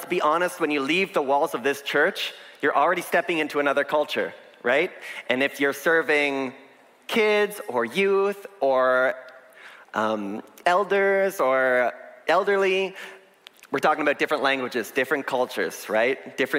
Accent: Elmira, Ontario, Canada; also born or lived in Waterloo / Toronto; now in Philippines; I grew up here at WMB, born and raised in Elmira, spent a few years in Waterloo, a few years in Toronto, but all my life, WMB has been my home church and is now my sending church.

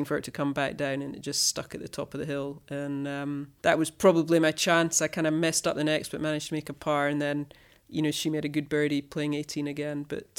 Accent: Scotland, United Kingdom; We were always, I suppose, being Scottish, we're quite conservative.

